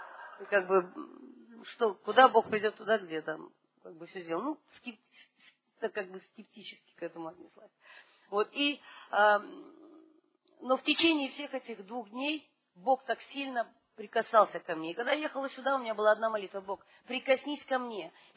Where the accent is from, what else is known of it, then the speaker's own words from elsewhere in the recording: Riga, Latvia; меня многие знают. Я из Риги.